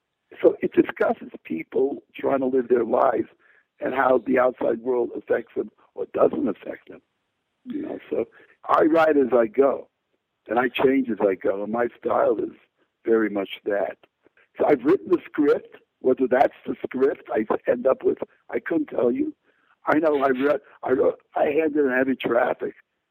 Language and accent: English; Oakland, California, United States; born there; I was born in Oakland.